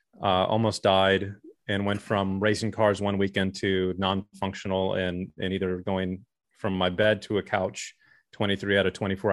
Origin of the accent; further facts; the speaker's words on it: Texas, United States; growing up in Texas, it's Tex-Mex, queso and margaritas and, you know, all of those types of foods that I'd loved and lived on.